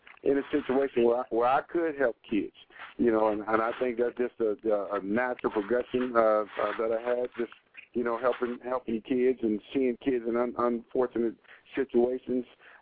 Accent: Los Angeles, California, United States; growing up in South Central L.A. and seeing, you know, all the different things that kids, you know, encounter.

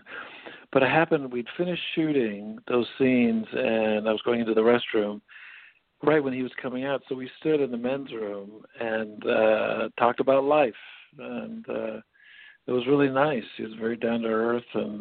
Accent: Canada; born there; moved away; also born or lived in United States; I was born in Canada, and I'm a Canadian citizen still. After all these years, I still have my green card. Then we moved to the States for about 9 years, then I moved to South America.

